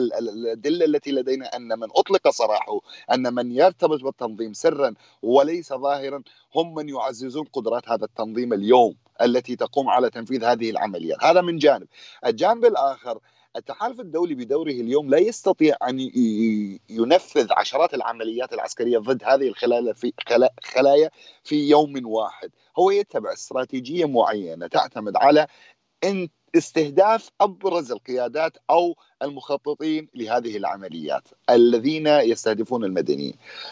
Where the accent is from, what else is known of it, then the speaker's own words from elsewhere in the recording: Al-Shuhayl, Deir ez-Zor Governorate, Syria; وبلدة شحل بلدة في في في دير الزور